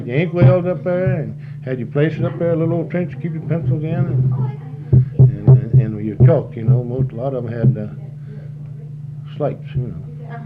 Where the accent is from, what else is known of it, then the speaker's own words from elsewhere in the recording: Des Arc, Arkansas, United States; lived between here and yonder, right here and a couple of miles all my life. And Desert Ark has been my hometown all the time.